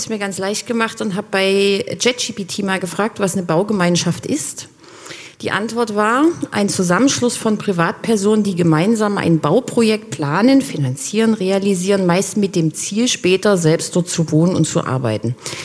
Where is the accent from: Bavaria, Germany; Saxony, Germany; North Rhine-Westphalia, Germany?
Saxony, Germany; Dresden; So, ich bin Dresdnerin